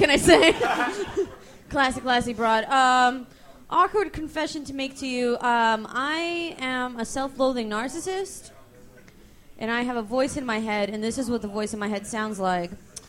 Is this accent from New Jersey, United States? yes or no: no; Brooklyn, New York, United States; Brooklyn.